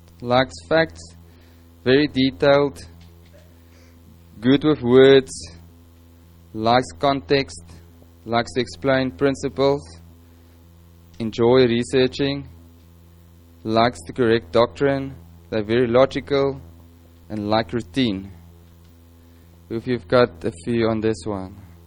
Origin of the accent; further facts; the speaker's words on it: South Africa; From what I could get out from as a South African.